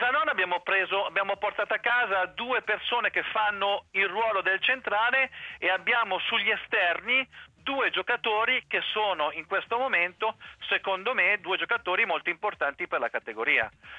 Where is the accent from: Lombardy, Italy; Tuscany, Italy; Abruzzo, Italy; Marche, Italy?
Marche, Italy; Ancona; io sono d'Ancona, non è che sono... di Ascoli o di qualche altra parte